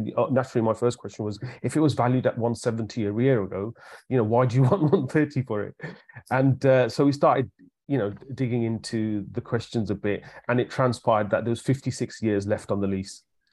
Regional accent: Solihull, West Midlands, United Kingdom; Solihull is my hometown.

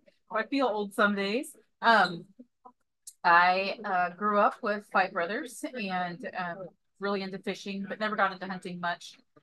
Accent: Oregon, United States; now in Washington, United States; Actually born and raised in Oregon.

